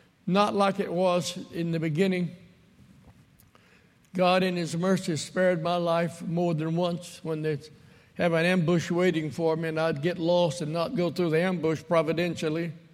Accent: Morton, Mississippi, United States; I was raised over here in Scott County, out in the country from a little town called Morton.

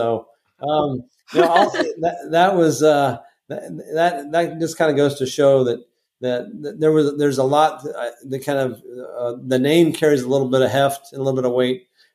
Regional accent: Utah, United States; And, you know, growing up in Utah, when you're surrounded by Latter-day Saints, it was a little different.

